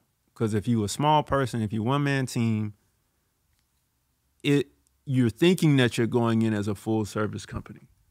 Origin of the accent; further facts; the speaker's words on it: Savannah, Georgia, United States; My hometown, Savannah, Georgia. That's where I'm from.